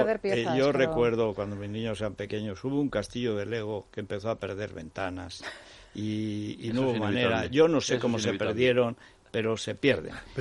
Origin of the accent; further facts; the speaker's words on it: Spain; en Teruel, que hablamos, sobre todo en mi pueblo, el español más elemental, más puro, que es el de La Rioja y Navarra, desde el siglo XIII, XIV.